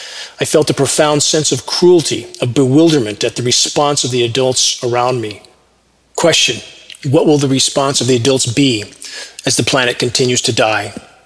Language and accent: English; Upland, California, United States; but I grew up in the Inland Empire of Southern California, upland, at the base of the San Gabriel Mountains.